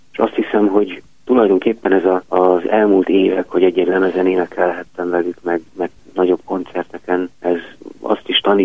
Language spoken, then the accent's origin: Hungarian; Budapest, Hungary; És hát ez azt jelentette, én 16. kerületben nőttem föl, hogy ilyen napi 3 órát legalább utaztam